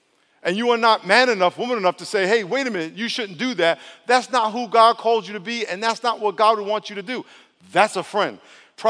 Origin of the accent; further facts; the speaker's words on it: New York, United States; I said to her, I'm from New York. I don't care.